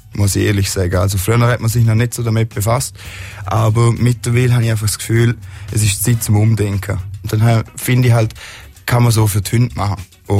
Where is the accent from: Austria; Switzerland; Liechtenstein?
Liechtenstein; Vaduz; Ich komme aus Vaduz